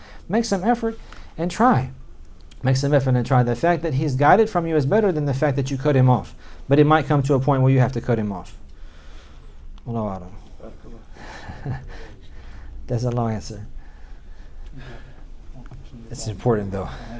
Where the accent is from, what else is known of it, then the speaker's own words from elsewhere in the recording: Oklahoma, United States; I'm from Oklahoma.